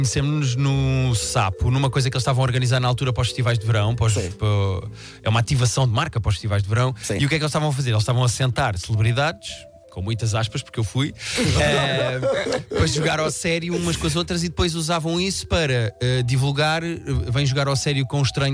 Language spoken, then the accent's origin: Portuguese; Lisbon, Portugal; Sim, e já sou de Lisboa, estás a ver?